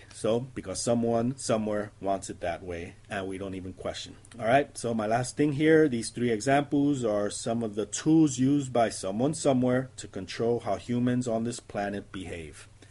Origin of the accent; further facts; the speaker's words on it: Phoenix, Arizona, United States; from Phoenix